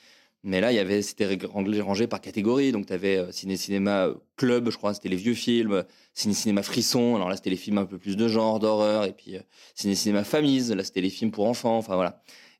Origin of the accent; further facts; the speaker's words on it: Autun, Bourgogne-Franche-Comté, France; also born or lived in Le Creusot; je suis né au Creusot, en Bourgogne, mais c'est parce qu'il n'y avait pas de maternité là où mes parents vivaient, puisque j'ai vécu à Autun pendant 18 ans de ma vie, qui est une petite ville en Saône-et-Loire, en Bourgogne.